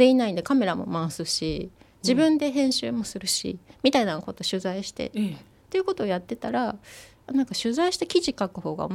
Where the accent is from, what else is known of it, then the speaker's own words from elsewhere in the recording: Kanto, Japan; born there; 私はずっと関東ね喧騒なので生まれだったので、